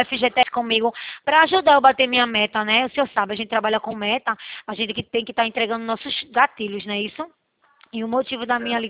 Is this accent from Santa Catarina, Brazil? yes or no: no; Recife, Pernambuco, Brazil; Eu moro aqui no Recife. Eu sou do Recife.